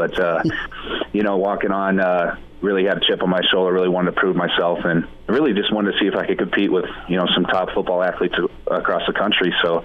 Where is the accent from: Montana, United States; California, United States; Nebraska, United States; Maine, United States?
Nebraska, United States; Elkhorn; moved away; also born or lived in Omaha; Yeah, like you said, I was born in Omaha, moved out to Elkhorn when I was six, but we've been going to games since I was a kid, and it was a family event for us.